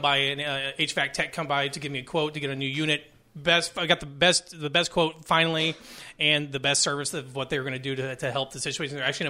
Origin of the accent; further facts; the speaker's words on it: San Antonio, Texas, United States; I'm from Texas. I'm from San Antonio, but from there, you're close enough to the coast.